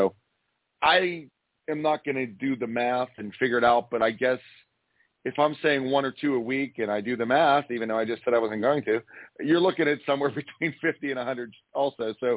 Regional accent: Pittsburgh, Pennsylvania, United States; and I'm from Pittsburgh, so I don't know how small Troy is

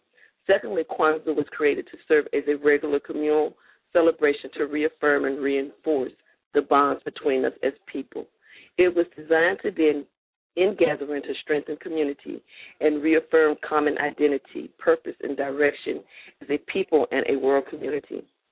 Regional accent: Jackson, Mississippi, United States; I grew up here in Jackson, Mississippi, and living a multicultural, comfortable middle class lifestyle.

